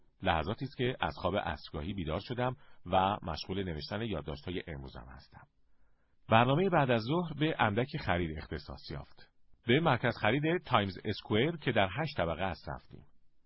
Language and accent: Persian; Iran; moved away as an adult; now in Malaysia; به خصوص من 3 سال پیش از ایران بیرون آمدم.